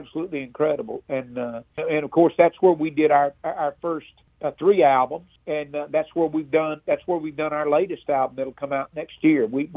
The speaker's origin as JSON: {"language": "English", "region": "Florida", "country": "United States", "said": "And, see, I'm originally from Florida, and I didn't live here. I didn't move here until 1985."}